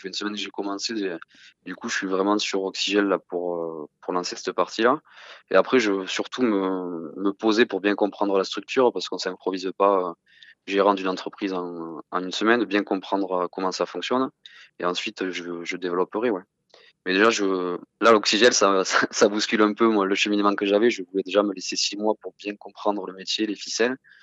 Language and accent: French; Occitanie, France; Et j'ai eu envie de revenir un peu déjà chez moi, en Aveyron